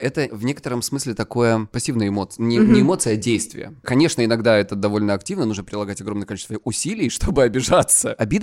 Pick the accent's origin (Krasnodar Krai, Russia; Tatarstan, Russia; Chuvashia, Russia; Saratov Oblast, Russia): Krasnodar Krai, Russia; я психолог, я мужик, я лысый и я с Кубани.